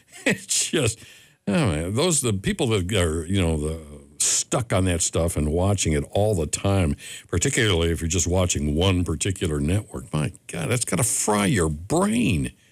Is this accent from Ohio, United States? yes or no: yes; Cleveland, Ohio, United States; Because, I'm from Cleveland, so.